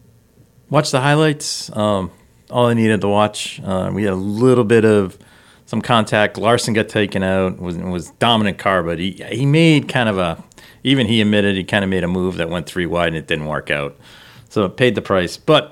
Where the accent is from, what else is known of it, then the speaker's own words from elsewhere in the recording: New England, United States; We're from New England.